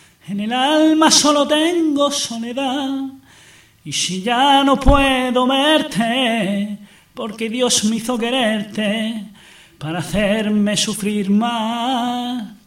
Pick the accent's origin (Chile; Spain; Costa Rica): Spain; Almería, Andalusia; Pero yo soy de Almería y hablo así. Almería.